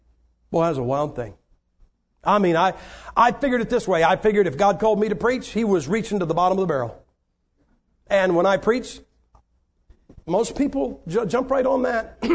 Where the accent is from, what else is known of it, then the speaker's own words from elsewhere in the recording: Massillon, Ohio, United States; And I had an interview with the Massillon Independent, my hometown paper.